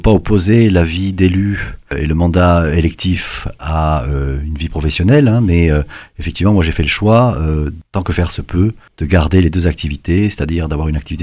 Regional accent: Paris, Île-de-France, France; born there; also born or lived in South Korea; Oui, je suis né à Paris

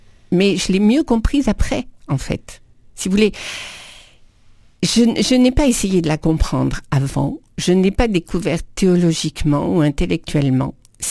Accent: France; born there; now in Paris, France; je suis née à Saint-Pierre-et-Miquelon, donc je connais très bien les Indiens.

